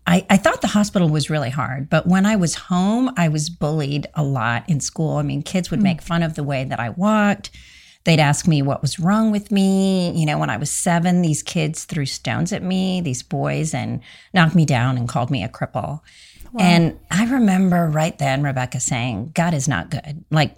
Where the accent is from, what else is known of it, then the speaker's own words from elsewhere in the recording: India; born there; I was born in India and my parents were Christians.